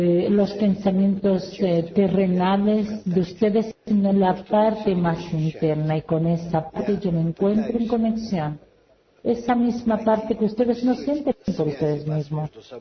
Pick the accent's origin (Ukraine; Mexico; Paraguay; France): Ukraine; Spanish is a second language; de Ucrania.